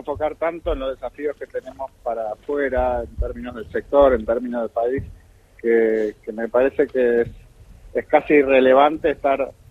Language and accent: Spanish; Buenos Aires, Argentina; Yo soy de Capital.